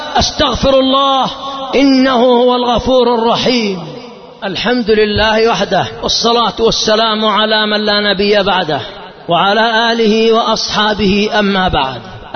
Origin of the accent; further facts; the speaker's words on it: Yemen; وهكذا حصل عندنا في اليمن قبل أكثر من 60 سنة أنه أشيع في اليمن أن الجن قد تفلتوا